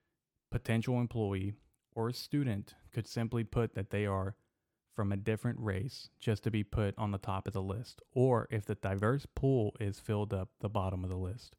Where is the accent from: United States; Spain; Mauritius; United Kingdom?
United States; first language es; English is a second language; I am a son of two immigrants. I am first-generation American, and Spanish is my native language.